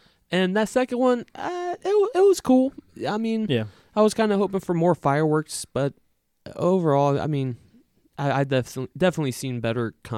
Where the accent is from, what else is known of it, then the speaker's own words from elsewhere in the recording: Akron, Ohio, United States; It just hits different for us because it hits home. We're all from Akron.